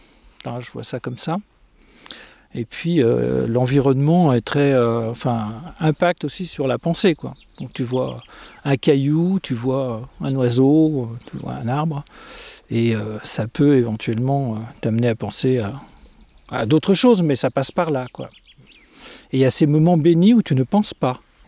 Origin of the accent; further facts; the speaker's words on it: Lyon, Auvergne-Rhône-Alpes, France; je viens de Dax. Non, je viens de Lyon … donc de Lyon, individu de sexe mâle. 65 ans